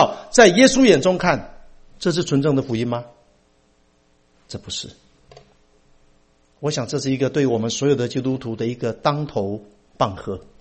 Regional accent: Taiwan; 尤其如果你像我从台湾来的，那真是不得了

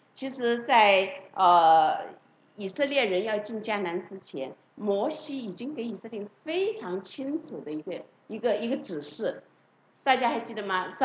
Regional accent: China; 你知道我们中国人有一句话哈，怎么讲？三十年河东，三十年河西，是不是？

